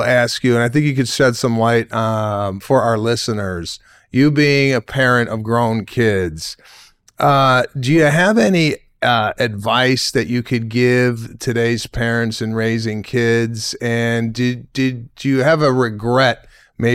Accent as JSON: {"language": "English", "town": "Memphis", "region": "Tennessee", "country": "United States", "tie": "born or raised there", "said": "Born and raised in Memphis, a Spanish Jew from Memphis, Tennessee. If you could believe that."}